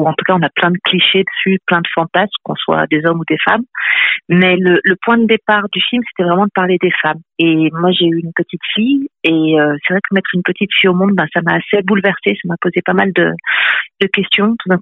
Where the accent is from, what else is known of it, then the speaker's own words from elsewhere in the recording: France; now in Belgium; moi, je suis française qui vit en Belgique depuis 24 ans. Donc, c'est vrai que ben, je connais les deux pays.